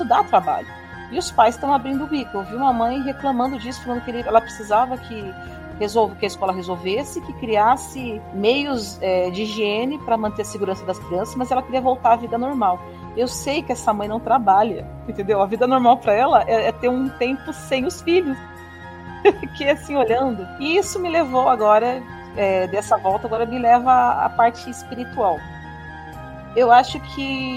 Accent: Goiás, Brazil; porque eu sou aqui de Goiás

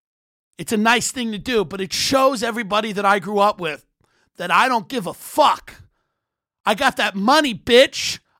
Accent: New York, United States; this little coke-dusted town I grew up in Long Island.

